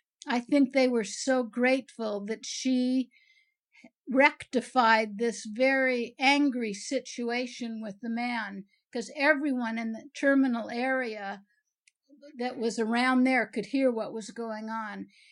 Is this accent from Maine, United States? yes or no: no; Los Angeles, California, United States; the gate next to mine was going to board with people going from Heathrow to LAX, you know, my hometown.